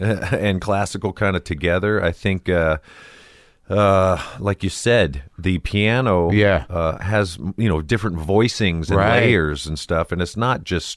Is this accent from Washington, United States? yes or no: no; Downey, California, United States; me and my buddy growing up in the Downey area, we kind of both picked up the guitar at the same time.